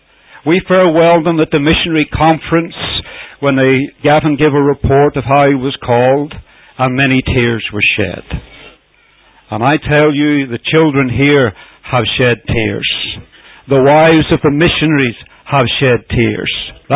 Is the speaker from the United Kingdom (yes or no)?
no; Ireland; and I'm an Irishman, and do things back to front